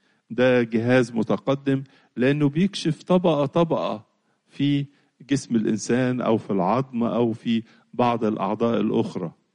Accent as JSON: {"language": "Arabic", "country": "Egypt"}